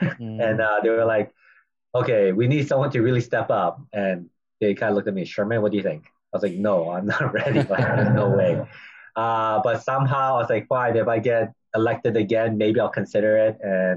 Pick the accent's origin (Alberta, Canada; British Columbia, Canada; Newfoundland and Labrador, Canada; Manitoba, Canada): British Columbia, Canada; Vancouver; I actually graduated from UBC, so born and raised in Vancouver. Then I did my schooling in Chicago.